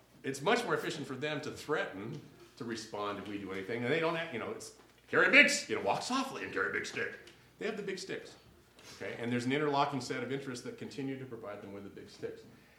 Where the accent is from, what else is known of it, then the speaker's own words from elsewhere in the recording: Washington, District of Columbia, United States; know it because he actually came back and played for the Washington Wizards. We're really bad. They're my hometown team, so it was an embarrassment.